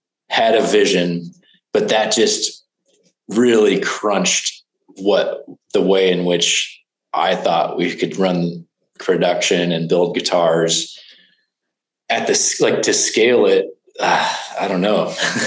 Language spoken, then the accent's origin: English; Nebraska, United States; what if I move the company back to Nebraska? Cause I had moved back at that point.